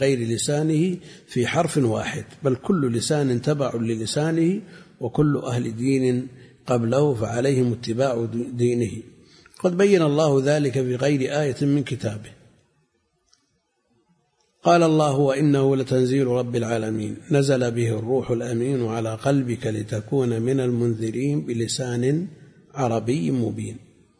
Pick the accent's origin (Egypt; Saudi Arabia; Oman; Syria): Saudi Arabia; Najd; تأثر عندنا في نجد كثير، بعض الألفاظ ننطقها موجودة في لغاتهم.